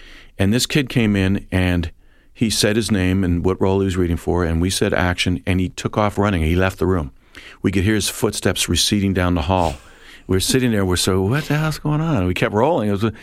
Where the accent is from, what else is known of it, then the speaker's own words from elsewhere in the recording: Philadelphia, Pennsylvania, United States; Philadelphia when I was a kid, the towers in the 40s off of Market Street. I'm walking by there because I'm from West Philly